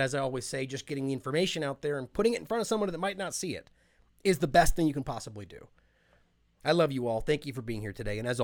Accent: United States; it's time for us as the American people specifically to stand up and speak your damn mind

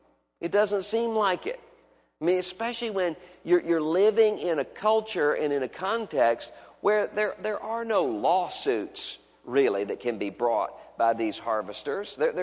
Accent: Mississippi, United States; here in the state of Kentucky and in my home state of Mississippi

